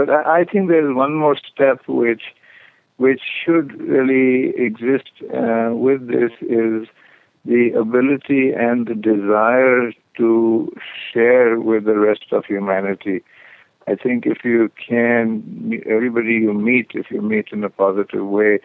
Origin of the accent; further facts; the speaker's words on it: Punjab, India; first language Punjabi; And being from the Punjab, my mother tongue is Punjabi, but my mother tongue being, you know, India is kind of very secular and mixed, and so Hindi is, again, a part of everyday life. So I grew up with English and Punjabi and Hindi